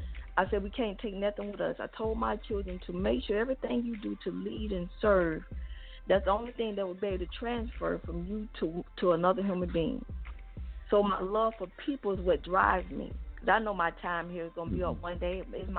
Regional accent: Atlanta, Georgia, United States; I'm born and raised in Atlanta, so I have about 200 family members here.

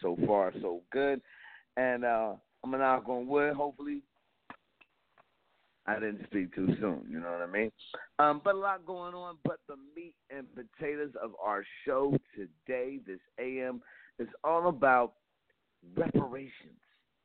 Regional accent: East Coast, United States; Like growing up on the East Coast, I never saw that. Growing up on the East Coast, I didn't run into that.

